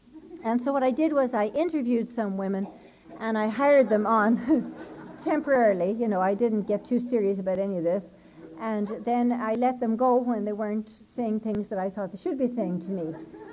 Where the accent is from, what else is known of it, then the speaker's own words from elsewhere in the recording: Ireland; Now, being Irish and very reticent and private and all